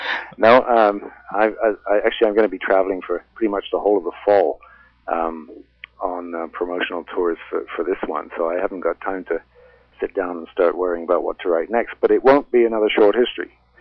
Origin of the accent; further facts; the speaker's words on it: Canada; I'm speaking as a Canadian.